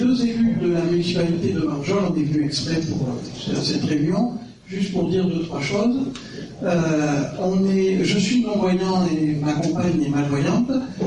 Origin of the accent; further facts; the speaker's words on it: Occitanie, France; on fait Paris d'habiter en Lozère, puisque je suis originaire de Lozère